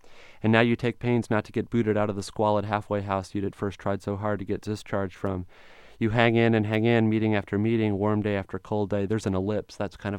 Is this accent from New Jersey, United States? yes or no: no; Illinois, United States; Boy, I grew up in Central Illinois. My parents are academics.